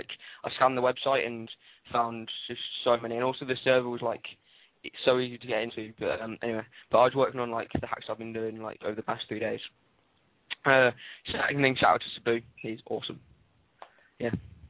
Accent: England, United Kingdom; I'm from England.

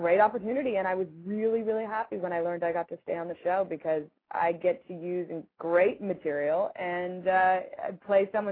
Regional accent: Ireland; Yeah, I'm Irish. I'm Irish.

